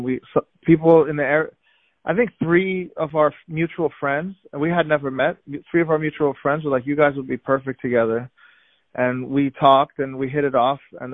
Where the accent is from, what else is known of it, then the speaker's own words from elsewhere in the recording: New York City, New York, United States; I think a lot of it has to do with like growing up in New York City. I always, as a kid, wanted to leave New York City.